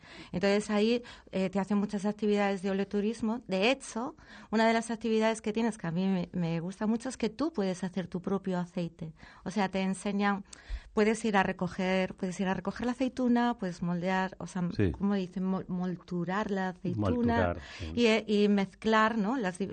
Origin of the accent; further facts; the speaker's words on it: Galicia, Spain; Es que como él es extremeño y yo soy gallega, y eso estamos hablando hace un montón de años